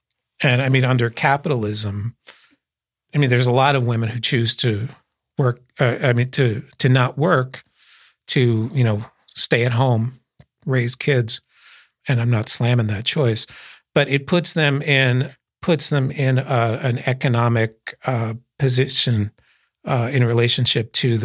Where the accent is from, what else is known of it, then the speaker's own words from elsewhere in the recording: Philadelphia, Pennsylvania, United States; Back in my hometown of Philadelphia.